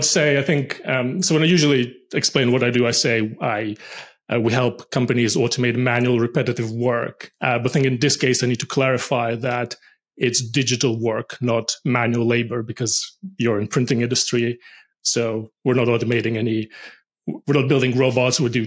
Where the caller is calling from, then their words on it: Manchester, North West England, United Kingdom; I'm in Manchester, UK.